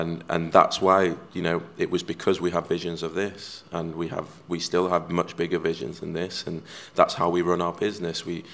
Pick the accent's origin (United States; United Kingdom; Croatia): United Kingdom; Manchester, North West England; growing up in Manchester